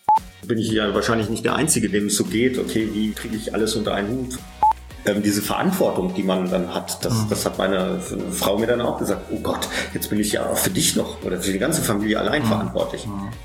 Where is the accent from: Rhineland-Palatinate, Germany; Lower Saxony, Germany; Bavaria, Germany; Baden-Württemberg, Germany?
Lower Saxony, Germany; Holzminden; born there; Ich bin 1969 geboren in Holzminden. Das ist in der Nähe von Hannover, also tiefstes, mittendrin Niedersachsen. Viele sagen dann, wo kommst du denn eigentlich her? Du sprichst ja irgendwie Hochdeutsch.